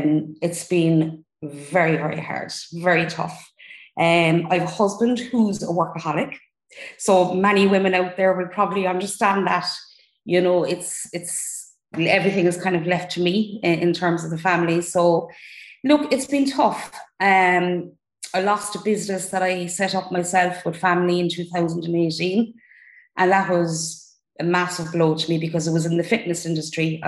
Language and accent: English; Cork, Munster, Ireland; So basically, I'm 48. I'm from Cork. I married with two children, 17 and 15.